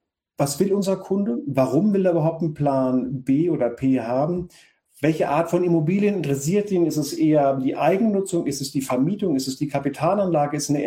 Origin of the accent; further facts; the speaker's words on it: Frankfurt, Hesse, Germany; born there; Ich selbst bin gebürtiger Frankfurter, stolz auf die kleine Skyline, aber schöne Skyline bei uns unten am Main.